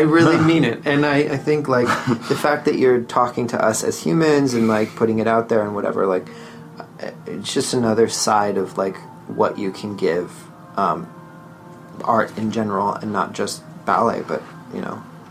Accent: Russia; accent: Russian; And, like, I have such deep, like, my Russian accent.

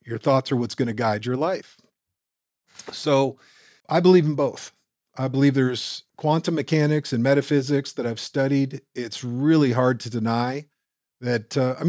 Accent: Canada; back when I grew up in Canada, I could have just stayed there

